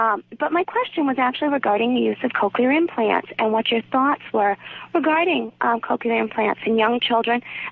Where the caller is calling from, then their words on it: Amherst, Massachusetts, United States; I'm calling from Amstel, Massachusetts.